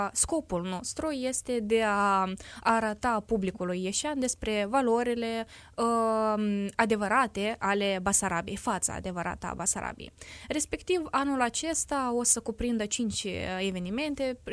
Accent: Puhăceni, Anenii Noi District, Moldova; now in Romania; Raionul Anininoi, satul Puhăceni, Republica Moldova.

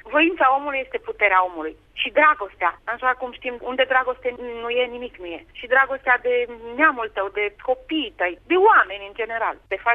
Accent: Romania; Da, sunt româncă.

